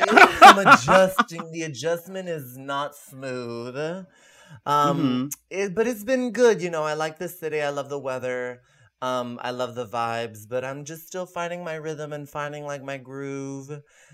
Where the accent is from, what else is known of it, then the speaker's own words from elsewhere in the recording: Marin, California, United States; I'm from Marin, which is the widest part of the Bay.